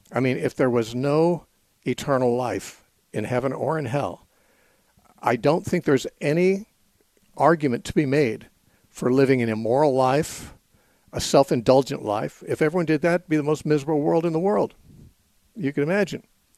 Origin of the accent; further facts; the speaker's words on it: United States; I'm an American. I have sanitary water coming out my plumbing.